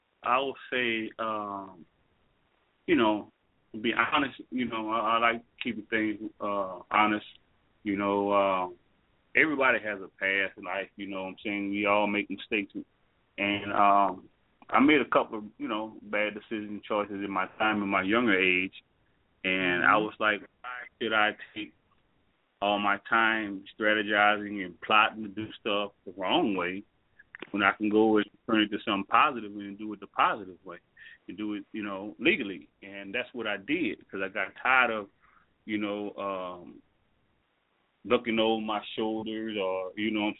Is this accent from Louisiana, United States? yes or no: yes; Houma, Louisiana, United States; born there; moved away as an adult; now in Dallas, United States; Actually, I was born in Houma, Louisiana. Well, most, you know, people call it's Houma, H-O-U-M-A. That's probably about 45 minutes right outside of New Orleans, from Baton Rouge. I came to Dallas, I believe it was about 1991